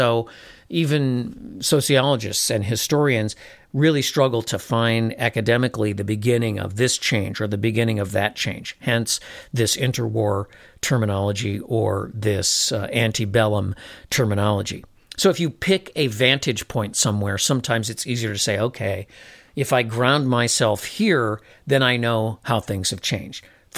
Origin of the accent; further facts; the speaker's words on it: Midwest, United States; there's no lingering dusk like there is where I was raised in the Midwest and where I live up in the northern part of the United States